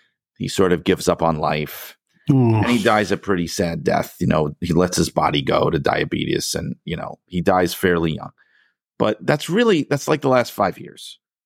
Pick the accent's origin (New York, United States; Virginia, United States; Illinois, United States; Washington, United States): New York, United States; New York City; And growing up in New York City, it's just like in the air, wrestling fans